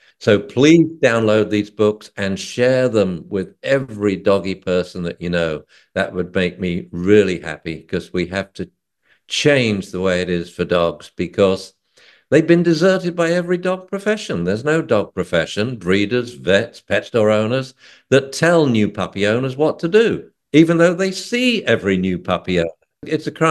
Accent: England, United Kingdom; I actually, being English, I get very uptight when we're plugging something of mine, like the book.

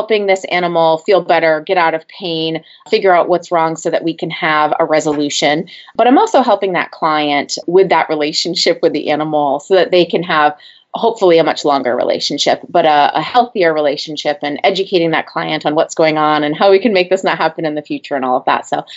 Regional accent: New England, United States; I grew up going to the local establishments. I'm from New England. I remember going to New England Aquarium.

